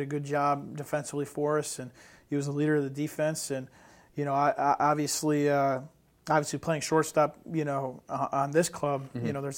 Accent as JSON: {"language": "English", "region": "Northeast", "country": "United States", "said": "And he's another kid, you know, a Northeastern kid, and you know, I'm from the Northeast, so I take a liking to him."}